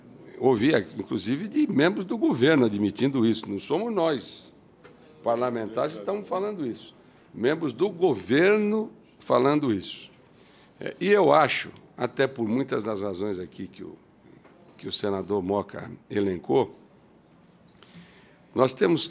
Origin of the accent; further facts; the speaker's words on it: Mato Grosso do Sul, Brazil; Nós somos de Mato Grosso do Sul, um estado onde o agronegócio tem um papel preponderante